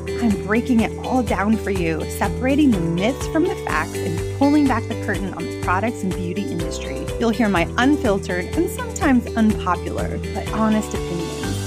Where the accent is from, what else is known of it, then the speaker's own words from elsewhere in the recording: Arizona, United States; I grew up in Arizona. I was always in Lake Havasu or at the river. And terribly, I burned a lot when I was a kid growing up in the desert.